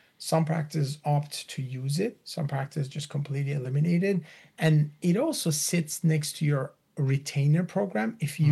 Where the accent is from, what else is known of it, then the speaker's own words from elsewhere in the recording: Iran; English is a second language; I'm originally from Iran.